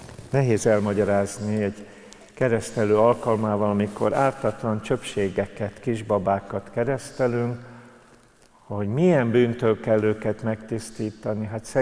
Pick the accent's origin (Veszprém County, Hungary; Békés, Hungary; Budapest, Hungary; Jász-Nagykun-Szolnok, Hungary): Budapest, Hungary; én kertesházban nőttem föl Zuglóban